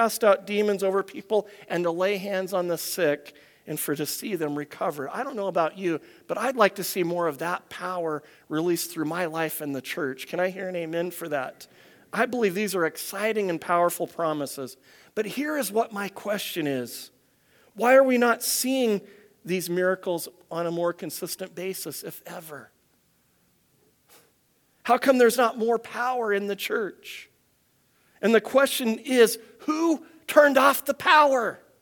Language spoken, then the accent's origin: English; Oregon, United States; I grew up in the Pacific Northwest. I shared this for those who don't know. I grew up a little bit north of Portland, Oregon in the States.